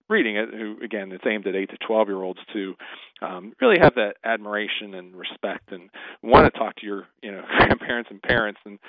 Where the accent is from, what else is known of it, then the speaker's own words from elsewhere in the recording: Pittsburgh, Pennsylvania, United States; Yeah. I grew up here in Pittsburgh.